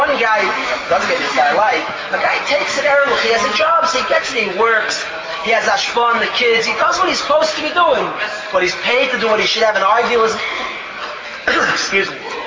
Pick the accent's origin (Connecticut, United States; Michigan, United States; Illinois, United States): Connecticut, United States; Waterbury; I'm from Waterbury, Connecticut.